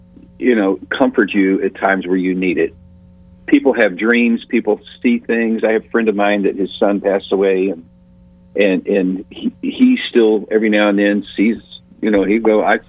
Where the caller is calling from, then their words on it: Nashville, Tennessee, United States; I'm in the Nashville, Tennessee area.